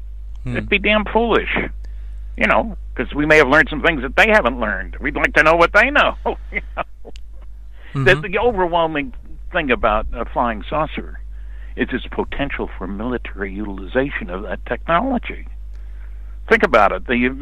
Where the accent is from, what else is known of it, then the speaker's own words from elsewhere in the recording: New Jersey, United States; The contrast here to me, I grew up in New Jersey.